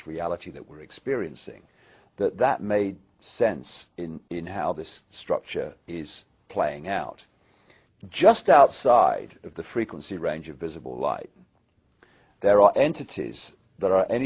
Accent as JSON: {"language": "English", "region": "England", "country": "United Kingdom", "said": "from England."}